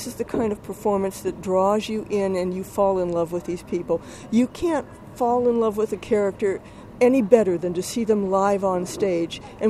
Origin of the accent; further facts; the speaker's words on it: Omaha, Nebraska, United States; one of the worst race riots in American history in my hometown of Omaha, Nebraska.